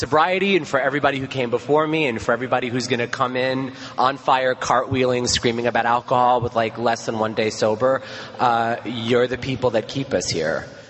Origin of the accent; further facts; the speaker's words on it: New York City, New York, United States; Growing up in New York, gay made me feel really, I mean, New York is known as the North in general, is just known as this like liberal place, but you know, it was hard.